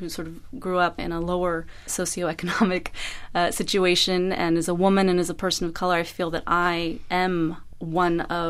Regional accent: United States; I feel like I'm a beneficiary of that, and it just makes me really proud as an American.

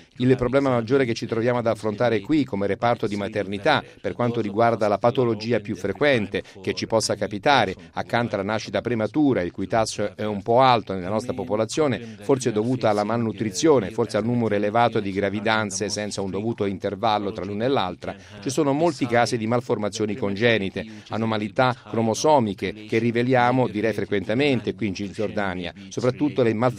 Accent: Bethlehem, West Bank, Palestine; io vengo da Betlemme e sono cristiano

